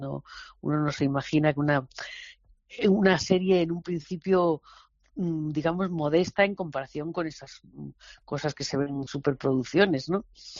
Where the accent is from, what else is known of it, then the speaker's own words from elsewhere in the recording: Antequera, Andalusia, Spain; also born or lived in Torrox / Frigiliana; yo soy concretamente de Antequera, pero yo he estado durante casi 30 años de mi vida entre Torrox y Frigiliana, en el monte